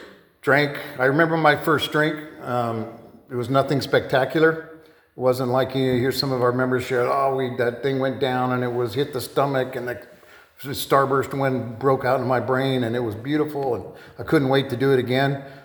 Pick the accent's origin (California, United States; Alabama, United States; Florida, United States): California, United States; Downey; born there; I was born in Downey, California, middle class family.